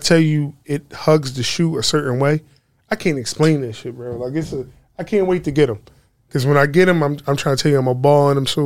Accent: Philadelphia, Pennsylvania, United States; and we're from Philly?

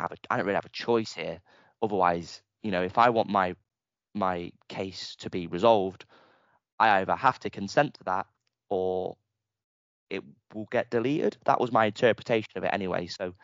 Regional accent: Derby, East Midlands, United Kingdom; but I'm from Derby originally

